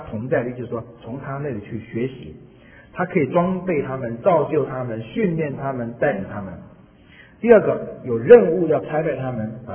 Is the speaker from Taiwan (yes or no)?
no; China; 或者今天我们中国人来讲，古代的话就叫做钦差大臣。